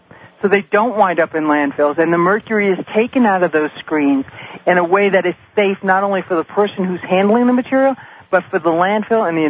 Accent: New York City, New York, United States; I'm from New York City. You know, everything comes on white paper or yellow styrofoam.

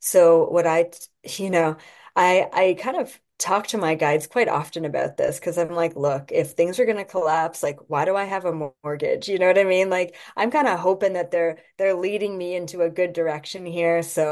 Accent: Canada; I'm Canadian, so my family's here.

